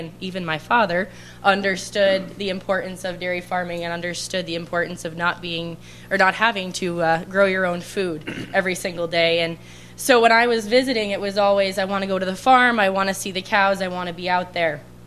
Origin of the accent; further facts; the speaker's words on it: New York, United States; Both of my parents grew up in St. Lawrence County, but I grew up in Saratoga County, excuse me, in eastern New York.